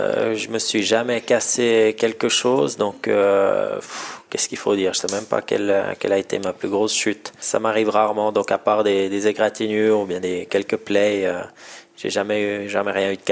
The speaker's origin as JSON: {"language": "French", "town": "Orbe", "region": "Vaud", "country": "Switzerland", "tie": "born or raised there", "said": "Moi, je suis né à Orbe, j'ai fait toute ma scolarité là-bas."}